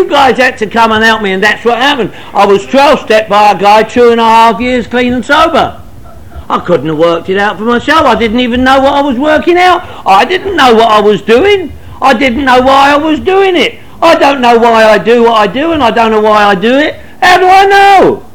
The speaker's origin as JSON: {"language": "English", "region": "London", "country": "United Kingdom", "said": "Everybody where I came from drank. I'm from Northwest London."}